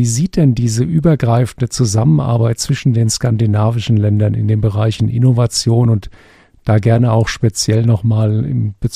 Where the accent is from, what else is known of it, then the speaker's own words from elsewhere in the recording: Germany; als Deutscher